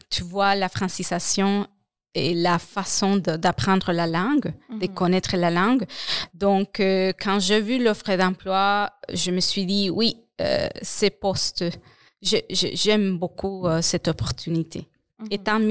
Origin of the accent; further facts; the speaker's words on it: Colombia; now in Quebec, Canada; Je viens de la Colombie et il y a, par exemple, les milieux communautaires, entre guillemets, mais c'est totalement différent.